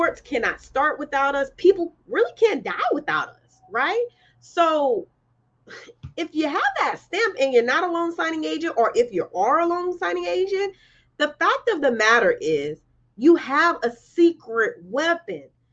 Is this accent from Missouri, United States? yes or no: yes; St. Louis, Missouri, United States; now in Los Angeles, United States; But I'm from St. Louis and I live in LA.